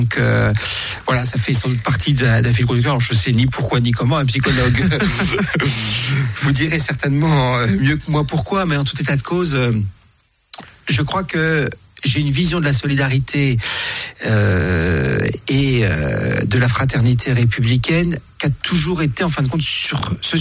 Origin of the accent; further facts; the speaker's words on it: Nevers, Bourgogne-Franche-Comté, France; J'ai eu une enfance à la campagne, tout d'abord, tout petit. On a déménagé de Nevers et on est allé s'installer à la campagne.